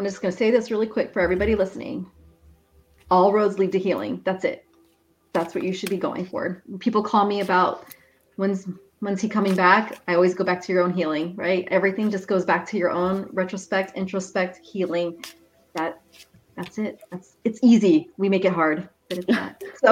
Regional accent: Texas, United States; Oh, hey, Courtney. I'm from Texas too.

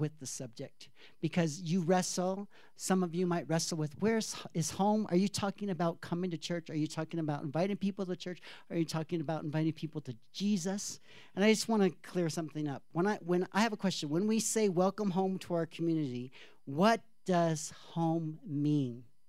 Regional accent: Wichita, Kansas, United States; born there; In fact, I was born in Wichita, Kansas. It's not my home. I guess it's kind of my home.

